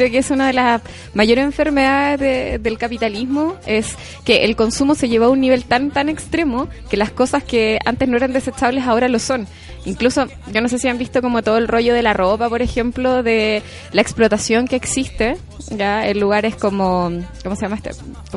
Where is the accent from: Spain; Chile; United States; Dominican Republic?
United States; Florida; A mí me pasó mucho creciendo en la Florida que mis papás me llevan al mall porque era el lugar.